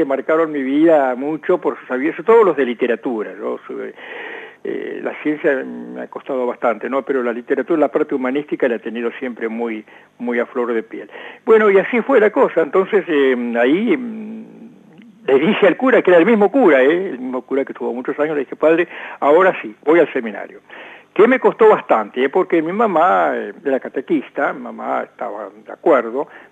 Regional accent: Punta Alta, Buenos Aires Province, Argentina; se estuvo un tiempito organizando en mi pueblo, en Punta Alta, una nueva comunidad.

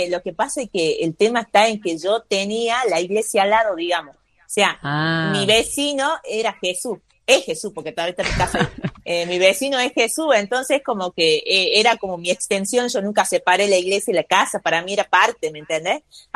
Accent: Salta, Argentina; moved away as an adult; now in Córdoba, Argentina; muy del norte de Salta, y hace 10 años que estamos viviendo en Córdoba con mi esposo, así que nada, soy de Salta

